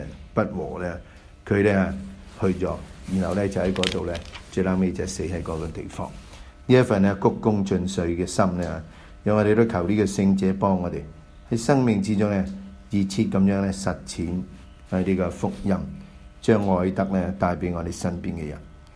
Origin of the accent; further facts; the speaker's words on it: China; 这些一些我们中国人讲道，有自己的规律